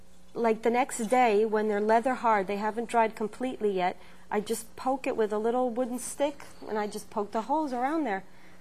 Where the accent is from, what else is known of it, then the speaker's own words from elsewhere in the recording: Costa Rica; moved away as an adult; now in United States; I'm originally from Costa Rica, and I studied arts there.